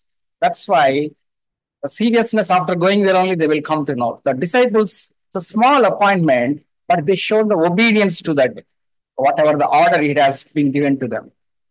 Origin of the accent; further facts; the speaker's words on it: India; first language Telugu; English is a second language; Even I was referring my mother tongue Telugu Bible.